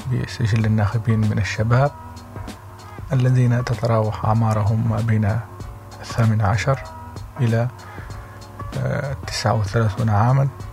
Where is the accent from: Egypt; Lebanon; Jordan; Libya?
Libya; في بلادنا ليبيا يمثل الشباب الشريحة الكبرى في عدد السكان